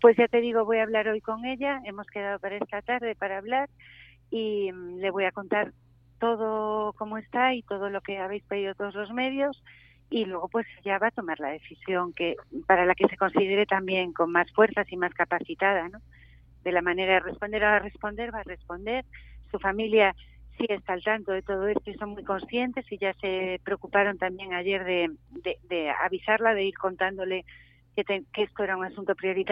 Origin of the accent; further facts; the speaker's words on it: Llerena, Extremadura, Spain; para mí Yerena es mi pueblo y es el sitio más bonito de España y del mundo.